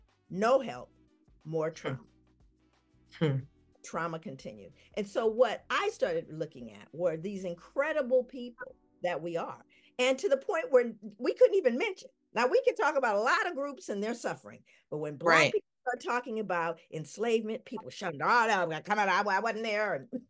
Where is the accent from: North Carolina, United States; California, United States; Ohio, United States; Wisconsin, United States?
California, United States; Los Angeles; And as I grew up in South Central, and I grew up hearing things from my people that were disturbing.